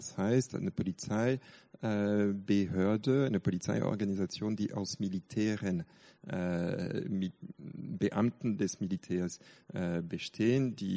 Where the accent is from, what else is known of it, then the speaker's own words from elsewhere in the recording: Paris, Île-de-France, France; German is a second language; also born or lived in Berlin; Ich komme, wie gesagt, aus Paris, Berlin gelebt, bin aber leider seit 2 Monaten wieder in Paris und habe ein bisschen von meinem Deutsch in der Zwischenzeit vergessen.